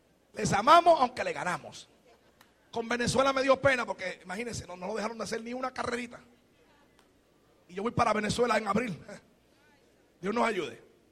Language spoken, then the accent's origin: Spanish; Aguadilla, Puerto Rico; Lo vamos a celebrar donde todo comenzó. Mi pueblo, Aguadilla.